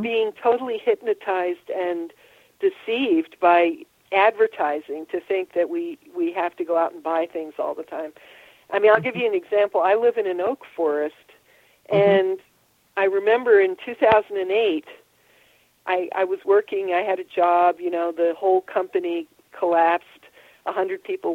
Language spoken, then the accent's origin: English; New England, United States; They're in California, you know. I'm from New England, you know